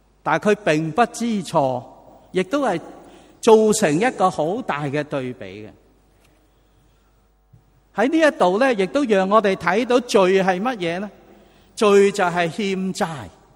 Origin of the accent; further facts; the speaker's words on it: Guangdong, China; accent: Cantonese; 他亦都好唔睇得好唔锯啊，用我哋广东话。